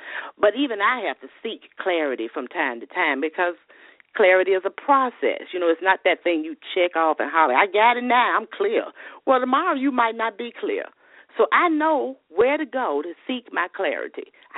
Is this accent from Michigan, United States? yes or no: no; Birmingham, Alabama, United States; Well, I am originally from Alabama, Birmingham in particular. And I grew up in a relatively small family with my mom and dad and my sisters.